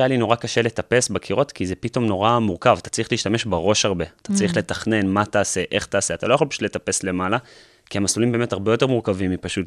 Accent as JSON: {"language": "Hebrew", "town": "Jerusalem", "region": "Jerusalem District", "country": "Israel", "said": "אני ירושלמי, זה היה במחה, רבע שעה מהבית"}